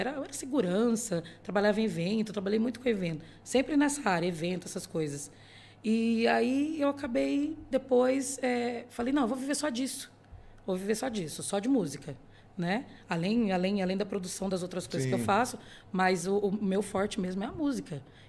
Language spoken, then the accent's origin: Portuguese; Araraquara, São Paulo, Brazil; Eu sou de Araraquara.